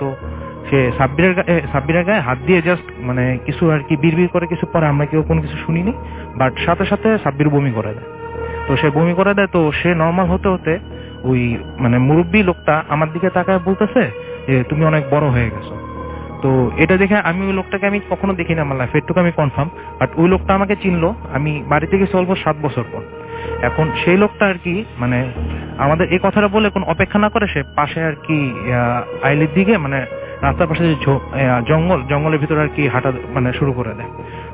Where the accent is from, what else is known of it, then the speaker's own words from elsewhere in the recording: Mirsharai, Chittagong Division, Bangladesh; যেহেতু আমার বাড়ি মিরেশ্বরে, আমার টোটাল রাস্তাটা আমার আর কি চিটাংয়ের বাসে যাওয়া লাগে না